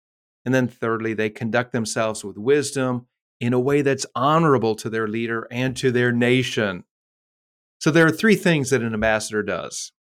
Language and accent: English; Green Bay, Wisconsin, United States; accent: northern; I have a northern accent. In fact, I speak a little bit of Wisconsinese. I grew up in Green Bay.